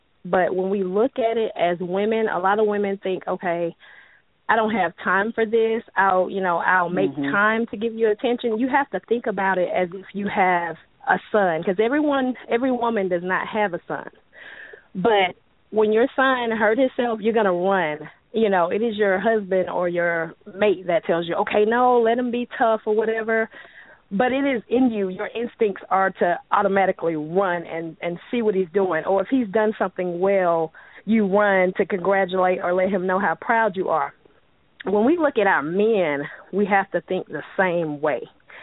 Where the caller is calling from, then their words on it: Chattanooga, Tennessee, United States; I am calling from Chattanooga.